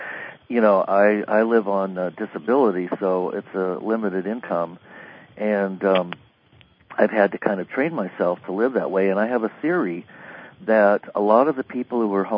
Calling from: California, United States; I'm in Northern California in Gold Country.

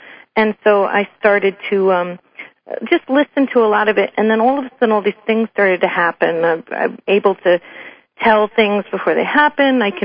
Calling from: New York, United States; I'm calling from New York.

